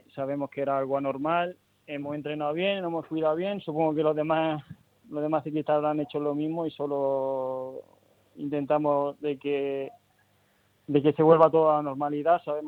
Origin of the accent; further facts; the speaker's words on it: Region of Murcia, Spain; llegué el viernes de Andorra a pasar aquí unos días, estar aquí con mis padres, con mis hermanos, disfrutar un poco de mi pueblo, de las carreteras de Murcia